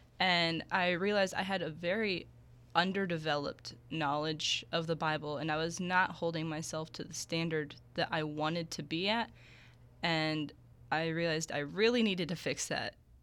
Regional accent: Howell, Michigan, United States; Well, I'm from Howell, Michigan, and I guess I came here.

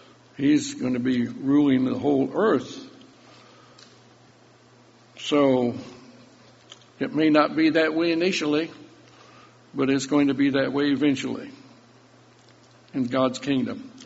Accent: Illinois, United States; And my home state was Illinois.

